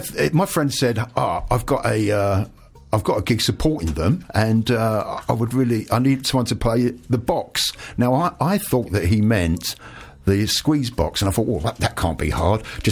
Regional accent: London, United Kingdom; now in Worthing, United Kingdom; I'm from London. And I moved down to Worthing 6 years ago.

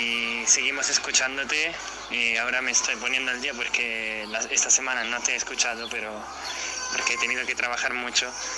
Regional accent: Italy; Spanish is a second language; Yo soy italiano, este año no vamos al Mundial y va a ser muy duro

